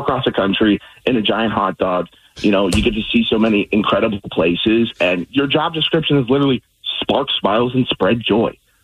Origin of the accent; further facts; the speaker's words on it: Georgia, United States; both of us are from the East Coast as well. I'm from Georgia. She's from New York.